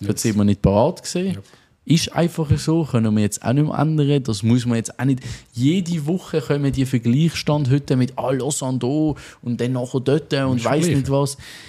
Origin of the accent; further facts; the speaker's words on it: Spain; freue mich, meine auch als Spanier